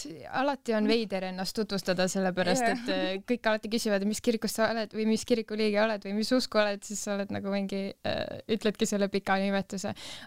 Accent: Tallinn, Harju County, Estonia; Ei, Tallinnas, ma olen Tallinnast.

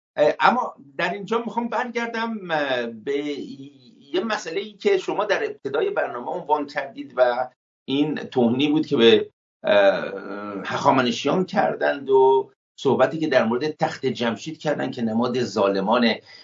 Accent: Iran; ما که ایرانی هستیم میتونیم زبانهای به هر حال مختلفی داریم و دینهای متفاوتی میتونیم داشته باشیم،

